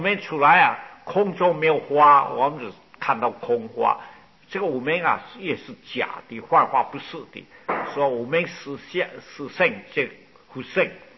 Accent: China; 我是大陆人啊

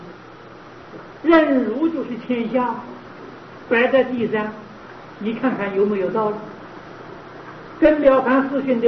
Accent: China; 我们中国人讲五常，仁义礼智信

